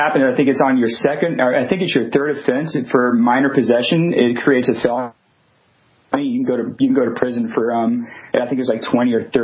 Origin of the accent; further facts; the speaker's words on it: Louisiana, United States; now in Portland, United States; So I am in Portland right now, but I'm originally from Louisiana.